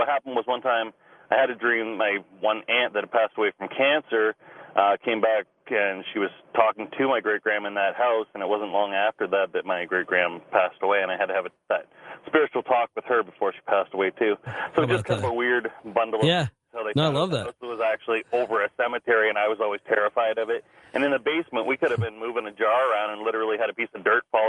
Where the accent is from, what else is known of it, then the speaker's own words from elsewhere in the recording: Canada; I'm from Canada, my own government.